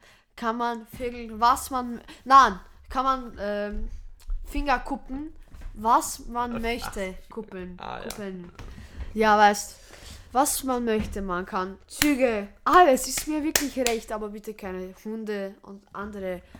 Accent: Vienna, Austria; accent: Viennese; Tut mir leid, wenn wir ein wenig wienerisch reden, aber wir kommen aus Wien.

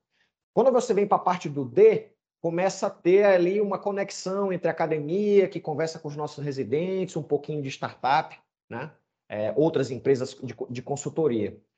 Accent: Maranhão, Brazil; nosso estado do Maranhão, e eu falo disso com muito orgulho, sendo maranhense, nascido e criado, né?

